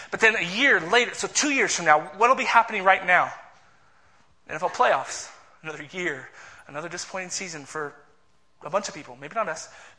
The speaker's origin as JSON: {"language": "English", "region": "Texas", "country": "United States", "tie": "born or raised there", "said": "And I grew up in Texas, driving on Texas roads where you can see for like days."}